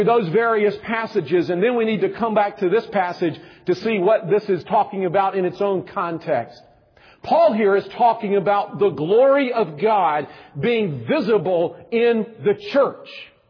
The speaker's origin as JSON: {"language": "English", "region": "Alabama", "country": "United States", "tie": "born or raised there", "said": "I grew up in Alabama."}